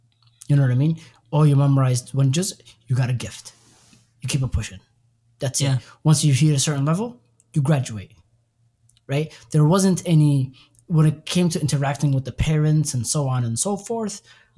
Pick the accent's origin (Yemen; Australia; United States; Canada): Yemen; But I didn't grow up around Somalis. Right. So I grew up in Yemen. Right. Mm-hmm. I knew I wasn't Yemeni. I knew I was Somali